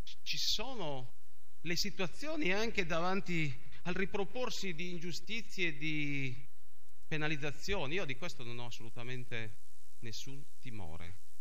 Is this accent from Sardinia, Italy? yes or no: yes; Sorso, Sardinia, Italy; Quindi ascolto i sorsesi e li sto ascoltando per ritrovare sintonia e intesa con il mio paese, con i miei concittadini di altissimo valore e di profonda esistenza.